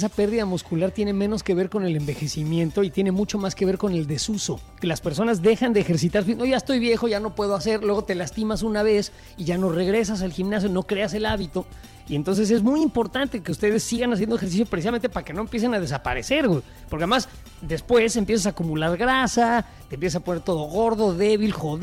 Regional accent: Mexico; soy mexicano.

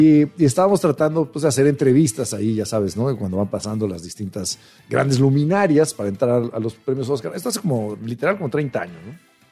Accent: Mexico; somos de México.

